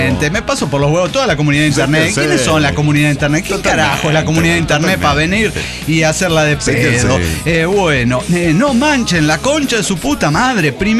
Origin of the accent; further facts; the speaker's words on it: Honduras; now in United States; Y yo soy hondureño, o sea, patá en el culo.